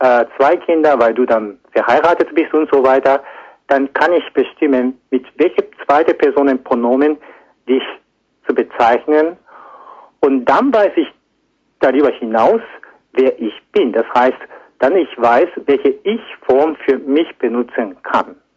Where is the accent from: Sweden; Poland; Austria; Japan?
Japan; first language Japanese; German is a second language; ich als Japaner mit der Muttersprache Japanisch sehr komplizierte Realität habe